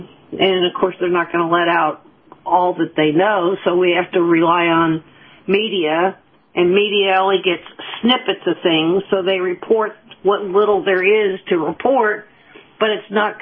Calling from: St. Petersburg, Florida, United States; from St. Pete.

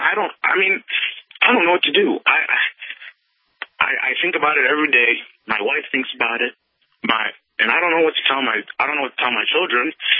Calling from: Chicago, Illinois, United States; I'm from Chicago. As you know, that this is the mafia capital.

